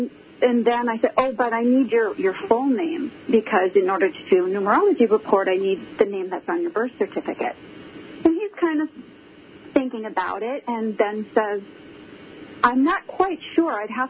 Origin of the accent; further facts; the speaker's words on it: St. Paul, Minnesota, United States; Well, J.J. Hill is actually lived in my hometown in St. Paul, Minnesota